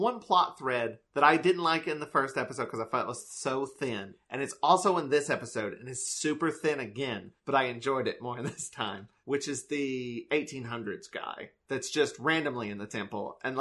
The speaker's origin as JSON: {"language": "English", "country": "United States", "said": "I am American and dumb. … in this situation."}